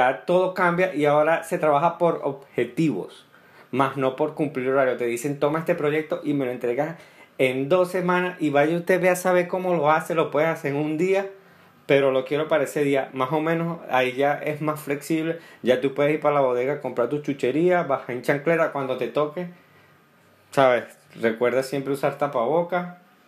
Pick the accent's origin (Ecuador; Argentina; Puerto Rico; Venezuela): Venezuela; moved away as an adult; now in Colombia; Yo, cuando llegué a Colombia, porque yo soy, para los que no saben, soy venezolano, llegué a Colombia porque embaracé a una muchacha, entonces, ¿sabes? Sentido de la responsabilidad, me tuve que venir con ella, echarle bola aquí en Colombia y aquí estamos